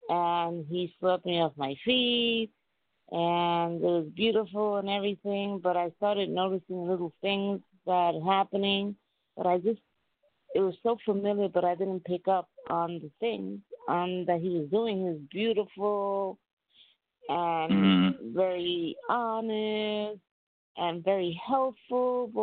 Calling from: New York City, New York, United States; I'm calling from New York, from the Bronx.

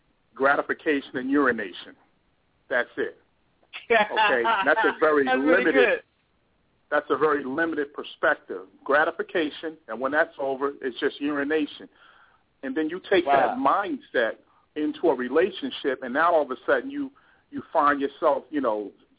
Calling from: Somerset, New Jersey, United States

